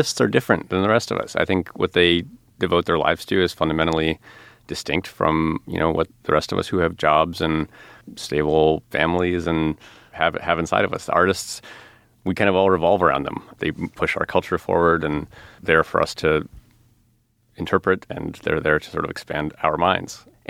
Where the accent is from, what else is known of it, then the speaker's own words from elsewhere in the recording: Illinois, United States; I grew up outside of Chicago, and so a bunch of people from the Midwest would come to the summer camp